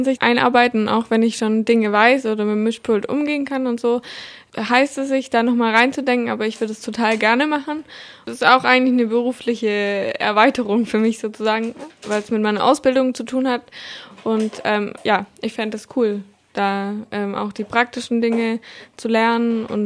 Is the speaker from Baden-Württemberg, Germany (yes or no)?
yes; Tübingen, Baden-Württemberg, Germany; born there; bin 20 Jahre alt und studiere Audio Engineering. Ich bin in Tübingen geboren.